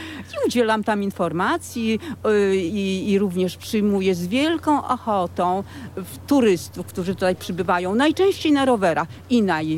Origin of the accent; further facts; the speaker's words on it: Podlaskie Voivodeship, Poland; Pochodzę z białostockiego, ale tu znalazłam pracę w słynnym kopycie żuławskim, czyli takiej średniej szkole rolniczej